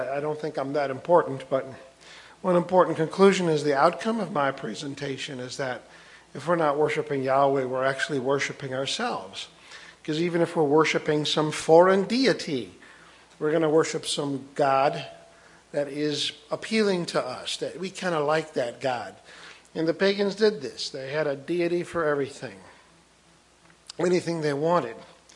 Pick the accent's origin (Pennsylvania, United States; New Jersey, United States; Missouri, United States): Missouri, United States; Fulton; I'm from Fulton, Missouri.